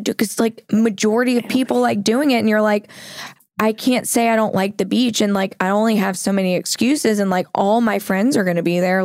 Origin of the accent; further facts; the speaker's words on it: Ireland; No, I'm Irish, so I'll get sunburned in like 20 minutes.